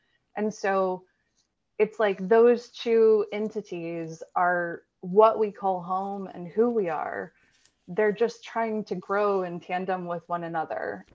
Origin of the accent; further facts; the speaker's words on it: Dallas, Texas, United States; also born or lived in Austin; now in Bay Area, United States; And I'm from Texas originally, I'm from Dallas, and I had a lot of emotion moving back here.